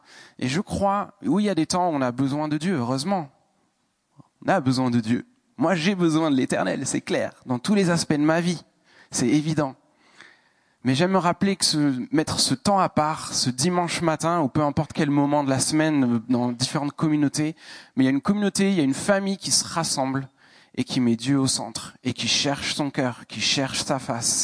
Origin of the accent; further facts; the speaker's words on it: Paris, Île-de-France, France; j'ai grandi donc à Paris